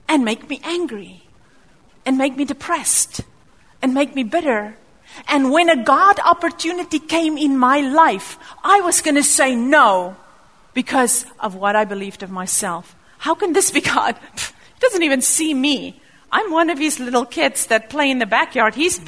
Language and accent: English; South Africa; I've got freckles. I grew up in South Africa.